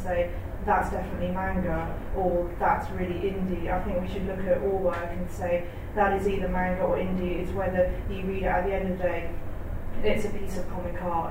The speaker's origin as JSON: {"language": "English", "region": "England", "country": "United Kingdom", "said": "It's looking out for British manga, in the sense that what we as British artists and illustrators can bring into manga, and what we can bring from our styles and from our experiences as, from England."}